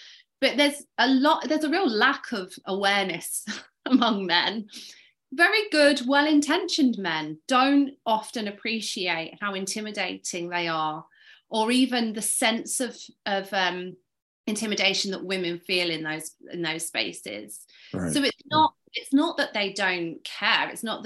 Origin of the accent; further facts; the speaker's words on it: East of England, United Kingdom; I'm from Essex. Now I guess the Essex girl thing is known in America.